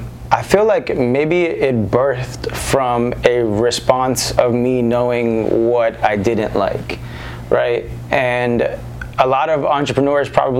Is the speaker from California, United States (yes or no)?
no; Weston, Florida, United States; Just like you, you know, I grew up in Weston, Florida.